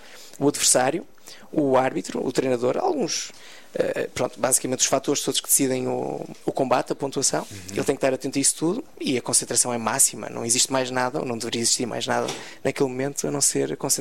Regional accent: Porto, Portugal; Eu sou do Porto e nasci lá, vivi lá.

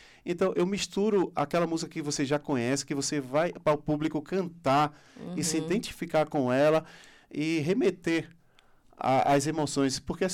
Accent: Recife, Pernambuco, Brazil; accent: Pernambuco; E carnaval, nós temos de... como falamos lá, de com força, lá em Recife.

